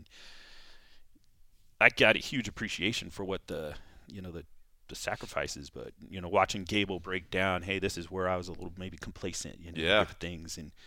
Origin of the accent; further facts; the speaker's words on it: California, United States; where I grew up in California, wrestled in California, which is a huge state for wrestling